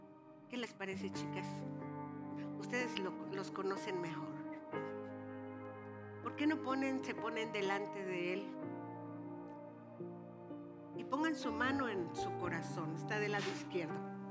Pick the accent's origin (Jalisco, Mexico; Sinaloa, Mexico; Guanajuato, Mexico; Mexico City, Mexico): Mexico City, Mexico; Soy del DF, soy chilanga, pero ya me supo.